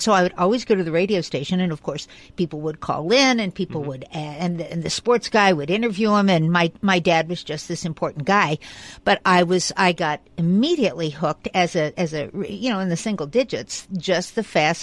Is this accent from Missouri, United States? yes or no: no; Ohio, United States; Actually, I grew up in a small town in southern Ohio. My dad was the high school basketball coach.